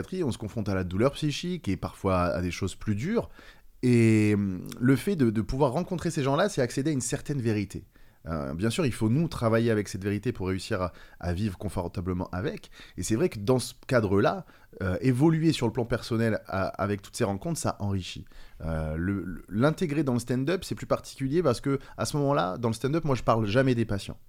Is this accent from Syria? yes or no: no; Nouvelle-Aquitaine, France; en grandissant en Corrèze, donc un des départements le moins peuplé de France, il y a quand même un truc qui s'appelle le plateau de 1000 vaches là-bas, quoi.